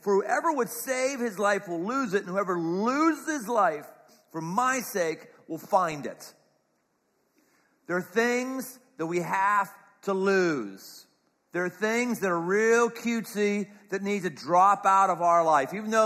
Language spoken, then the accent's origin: English; Pittsburgh, Pennsylvania, United States; I grew up in Pittsburgh at that time, and so I grew up watching this guy who was the captain, Jack Lambert.